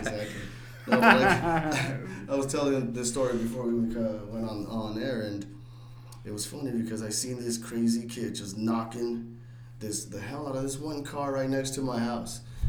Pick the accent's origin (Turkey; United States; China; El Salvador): El Salvador; I'm from El Salvador.